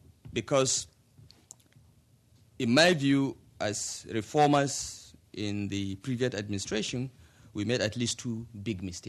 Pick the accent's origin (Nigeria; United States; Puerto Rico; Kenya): Nigeria; But his first visit to sub-Saharan Africa will be to Ghana. And as a Nigerian, that upsets me a lot.